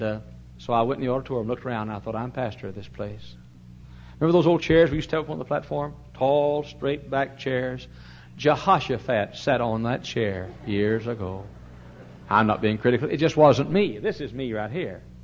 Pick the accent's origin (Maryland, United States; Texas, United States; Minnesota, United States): Texas, United States; now in Chicago, United States; I'm a Texan. Texas born and Texas bred. And when I died, I thought I'd be Texas dead.